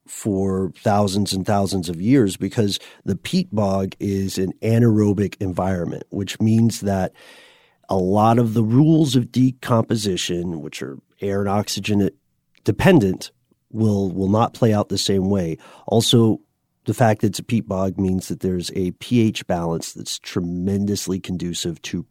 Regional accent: Tennessee, United States; accent: Tennessee; Perhaps my Tennessee accent is coming.

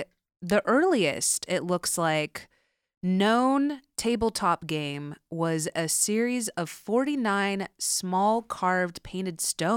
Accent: California, United States; I grew up in Southern California.

